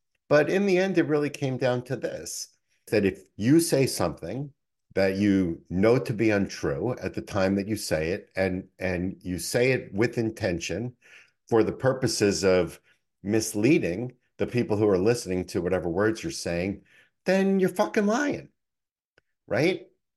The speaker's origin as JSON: {"language": "English", "town": "New York City", "region": "New York", "country": "United States", "said": "I'm from the Bronx and I am a real straight talker."}